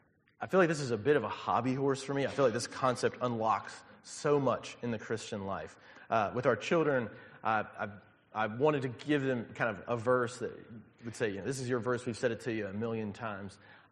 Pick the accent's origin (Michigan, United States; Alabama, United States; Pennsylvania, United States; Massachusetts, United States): Alabama, United States; I grew up in Alabama, but he grew up in Iowa.